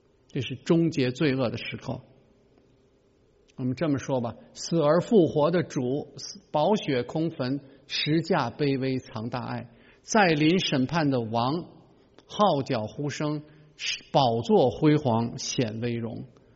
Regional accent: Beijing, China; 我就说我很同意你，我是北京人呐、我是北京人，知道现在的这个环境污染有多么的糟糕。

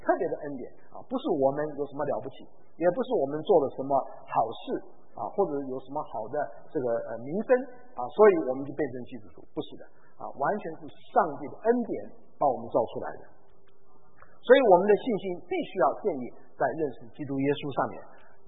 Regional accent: China; 那当然我们中国人，我们华人也有我们华人的背景，对不对？那么我们华人的文化当中有一些也是不受这个主喜悦的一些文化啊

